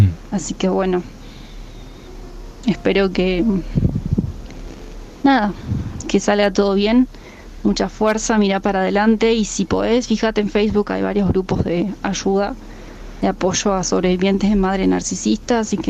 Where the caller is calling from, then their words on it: Argentina; desde Argentina. Quería participar del programa de hoy y darles mi opinión.